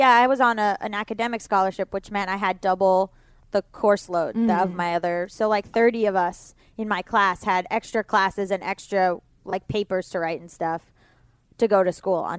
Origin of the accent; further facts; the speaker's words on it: Florida, United States; I'm from Florida, right?